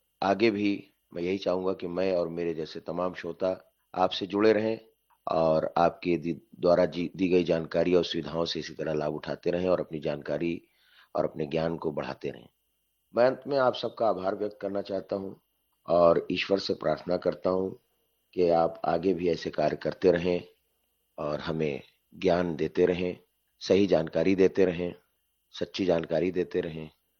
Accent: Mumbai, Maharashtra, India; और मैं भारत के महाराष्ट्र स्टेट के मुंबई नगर का रहने वाला हूं।

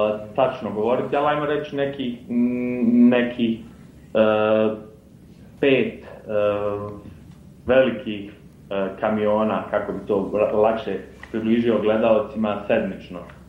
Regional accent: Split-Dalmatia County, Croatia; to djetinjstvo koje sam uveo na Braču, u jednom vrlo malom bitovom mjestu

